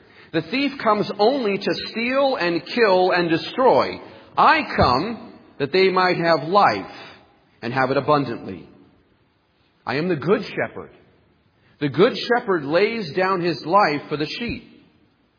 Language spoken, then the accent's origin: English; Gilmanton Iron Works, New Hampshire, United States; born or raised there